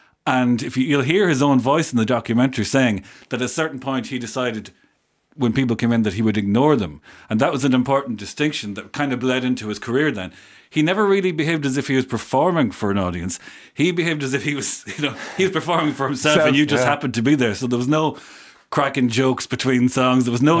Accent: Ballyhaunis, Connacht, Ireland; I met Conor. I'm from Ballyhonus. Conor is from Swinford. So that's maybe about, 20 miles, 15 miles, something like that.

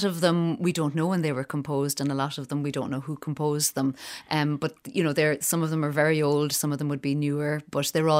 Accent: Connacht, Ireland; first language Irish; English is a second language; I was brought up in Connemara and Irish was my first language. I probably wouldn't have any English till I was 4 or 5 when I went to school

